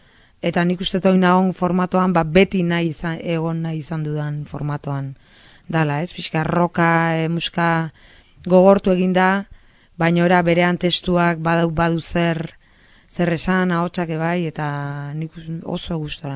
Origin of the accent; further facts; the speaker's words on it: Azkoitia, Basque Country, Spain; born there; Eta bueno, Azkoitin jaio nitzen, orain dela 35 urte.